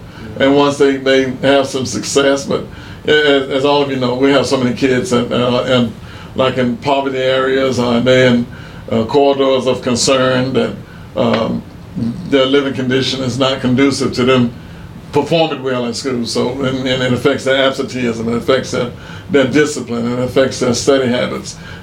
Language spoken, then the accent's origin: English; Pensacola, Florida, United States; Born and raised in Pensacola. Played basketball at Pensacola High School. I was fortunate enough to have my whole career at Pensacola High School.